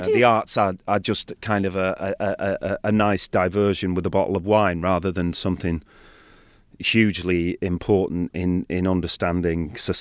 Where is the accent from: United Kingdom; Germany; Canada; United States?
United Kingdom; It was a huge challenge for a British actor to be totally surrounded by American actors